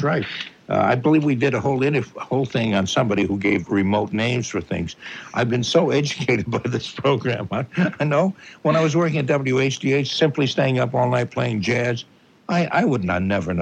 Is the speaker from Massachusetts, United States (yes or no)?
yes; Everett, Massachusetts, United States; But I grew up in Everett, and we take what was called a blue bus service, bus lines.